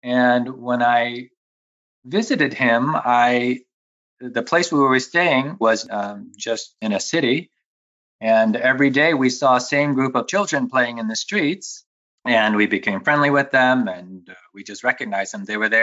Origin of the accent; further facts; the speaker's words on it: Cleveland, Ohio, United States; also born or lived in New York City, United States; So I'm originally, I was born in New York, but I didn't, New York City, I didn't grow up there. I mainly grew up around Cleveland, Ohio, which is a city in the Midwest. It's on one of the Great Lakes called Lake Erie.